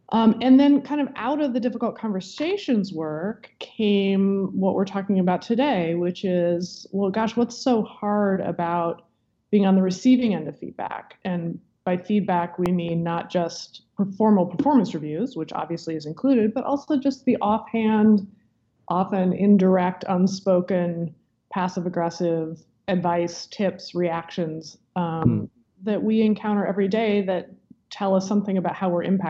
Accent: Iowa, United States; also born or lived in Nebraska; So I am from Iowa and Nebraska. I went to college in California. I came to law school at Harvard, and I never quite escaped.

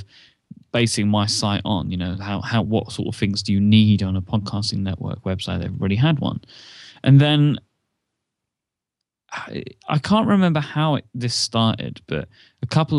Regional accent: United Kingdom; It's maybe because I'm a British person

